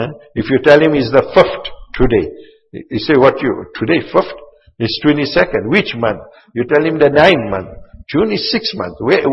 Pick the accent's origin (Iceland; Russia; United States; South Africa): South Africa; They are so Muslim like me that we as generally South African Muslims, very good Muslims.